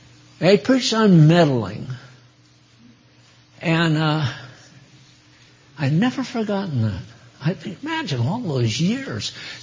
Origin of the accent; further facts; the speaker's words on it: New England, United States; Now, I was born in New England, raised in New England, so I'm a Yankee to the bone.